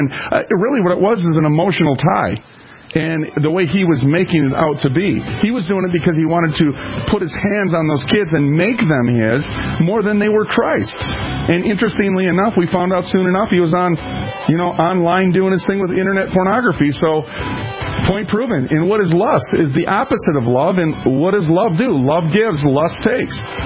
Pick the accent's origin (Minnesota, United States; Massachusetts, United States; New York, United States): Minnesota, United States; Minneapolis; because when I was raised in North Minneapolis, which is the hood in the state of Minnesota